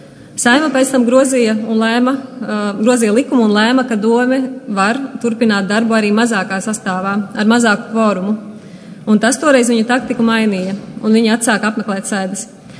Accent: Rēzekne, Latgale, Latvia; Kolēģi un kolēģis, es esmu no Rēzeknes

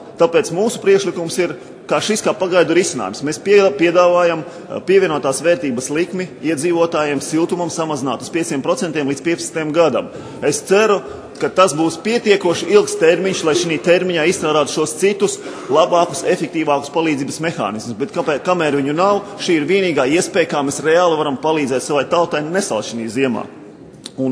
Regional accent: Jekabpils, Selonia, Latvia; born there; Vakar prezidents ciemojās Jēkpilī, manā dzimtajā pilsētā

